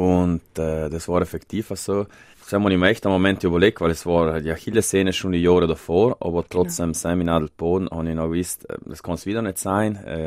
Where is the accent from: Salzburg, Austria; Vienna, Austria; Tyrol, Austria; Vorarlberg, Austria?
Vienna, Austria; mit dem bin ich halt aufgewachsen in Wien